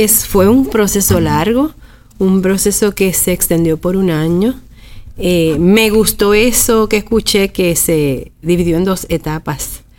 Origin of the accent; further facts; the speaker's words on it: Humacao, Puerto Rico; yo soy de Humacao, estudié aquí, conozco todos los recovecos de este recinto, trabajo aquí hace más de 20 años